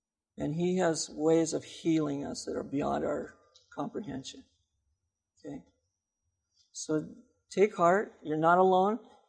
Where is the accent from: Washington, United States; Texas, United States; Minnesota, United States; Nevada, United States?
Washington, United States; Seattle; especially when the Seahawks won the Super Bowl, because I'm from Seattle.